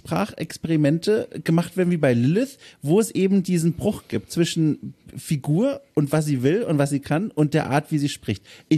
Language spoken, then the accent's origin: German; Bavaria, Germany; accent: Franconian; Ich komme ja aus dem Fränkischen und ich habe es weitestgehend, bilde ich mir immer ein, geschafft, diesen Dialekt von mir fernzuhalten.